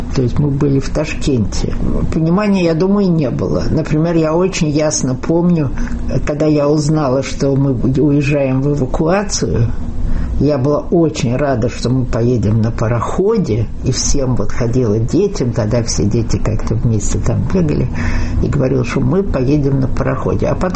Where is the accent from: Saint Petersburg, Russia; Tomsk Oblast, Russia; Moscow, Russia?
Saint Petersburg, Russia; Leningrad; moved away; И перед самой войной в мае мама и я, значит, и няня уехали из Ленинграда делать операцию.